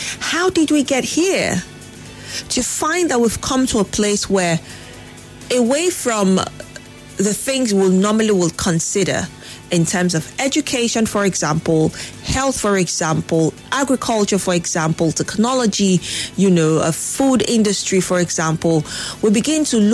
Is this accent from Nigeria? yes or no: yes; Nigeria; So being the Nigerian, being the one who is being governed, I would like to hear from you